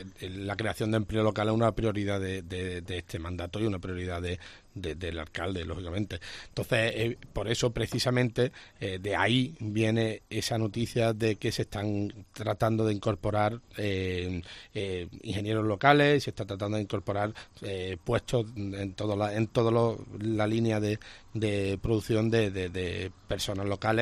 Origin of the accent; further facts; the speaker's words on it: Córdoba, Andalusia, Spain; sino como orgullo como cordobés